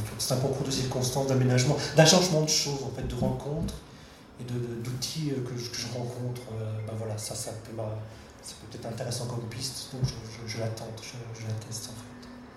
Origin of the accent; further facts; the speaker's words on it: Belgium; Je viens de Belgique, j'ai tendance à rallonger sévèrement les voyelles.